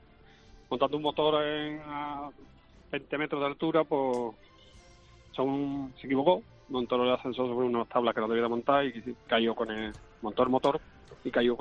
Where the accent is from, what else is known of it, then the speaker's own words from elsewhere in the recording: Seville, Andalusia, Spain; Yo soy de Sevilla.